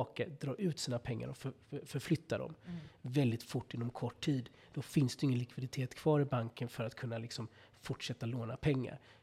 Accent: Gothenburg, Västra Götaland County, Sweden; på min tid när jag växte upp i Göteborg

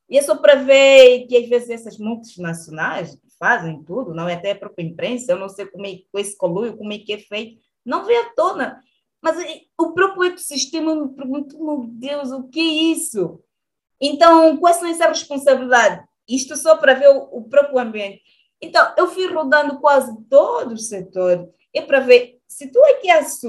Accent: Lobito, Benguela, Angola; born there; no Lobito, por onde eu nasci, porque a Benguela é província, a Lobito é município

